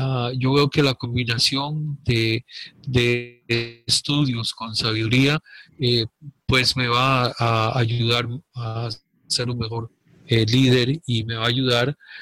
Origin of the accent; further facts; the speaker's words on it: Costa Rica; Nací en Costa Rica, hace varios años ya, en una Costa Rica muy bonita, tuve una niñez bonita.